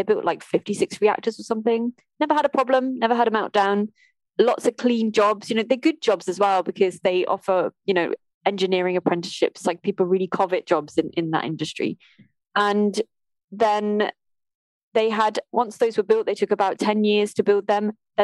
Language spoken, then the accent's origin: English; England, United Kingdom; I was born and raised in the Midlands.